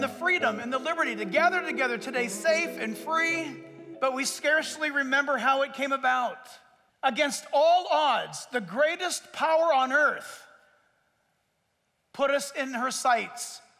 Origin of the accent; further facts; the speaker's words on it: San Diego, California, United States; born there; I was born in San Diego, lived close enough to the ocean and OC. I had grown accustomed to the smell of salt water.